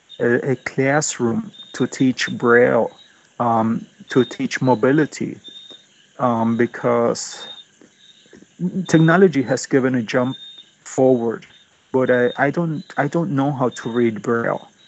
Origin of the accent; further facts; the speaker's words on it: Puerto Rico; It's a two-hour flight from Miami International Airport to San Juan International Airport. San Juan is our capital city.